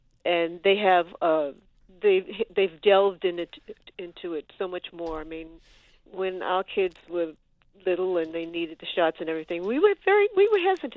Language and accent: English; New York City, New York, United States; New York City, Manhattan, Washington Heights area.